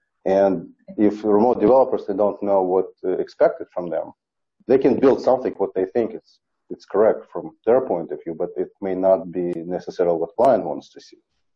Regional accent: Ukraine; English is a second language; moved away as an adult; now in United States; I am from Ukraine.

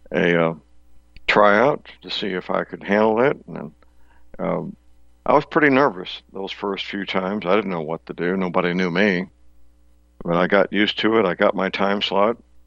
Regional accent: St. Louis, Missouri, United States; I was giving speeches around my hometown, St. Louis, mostly focused on Second Amendment issues.

